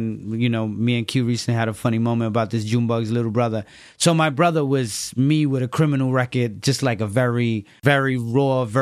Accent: New York City, New York, United States; But I was from Bushwick, around a lot of bad negative influences.

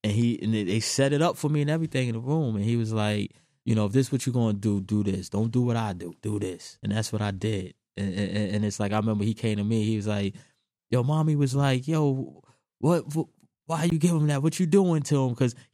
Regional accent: Queens, New York, United States; and I'm from Queens. So as a DJ from Queens

